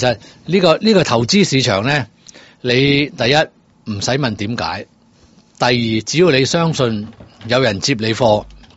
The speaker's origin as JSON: {"language": "Cantonese", "country": "Hong Kong", "said": "唔係當年我哋香港話科網嗰啲係互聯網啊"}